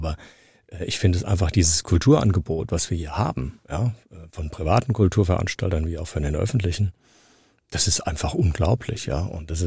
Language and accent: German; Frankfurt, Hesse, Germany; also ich bin Frankfurter, ja. Ich bin in dieser Stadt geboren. Ich bin in den Kindergarten, ich bin in die Schule, ich habe hier studiert.